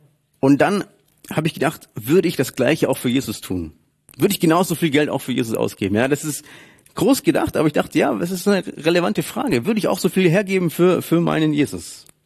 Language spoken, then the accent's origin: German; Baden-Württemberg, Germany; oder spare als Schwabe, dann mache ich das.